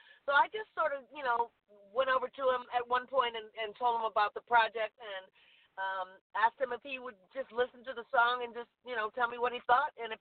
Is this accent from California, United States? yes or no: yes; Compton, California, United States; I tell them that I'm from Compton. I'm from the hood, you know.